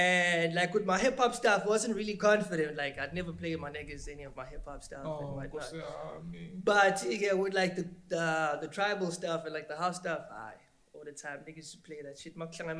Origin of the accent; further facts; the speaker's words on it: Flagstaff, Eastern Cape, South Africa; So I was born in Holy Cross, Flagstaff. And like most of like my childhood, I spent there, Eastern Cape